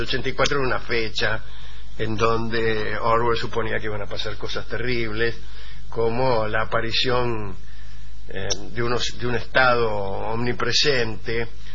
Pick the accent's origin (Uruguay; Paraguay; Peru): Uruguay; Sauce, Canelones; Soy de Sauce, Canelones.